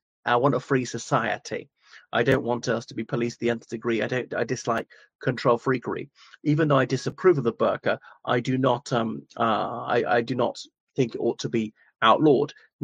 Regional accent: Ireland; from Ireland.

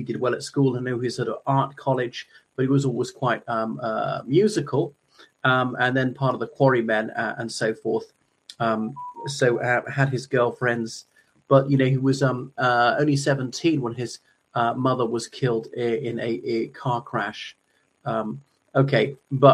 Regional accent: Ireland; o everyone, I'm … from Ireland.

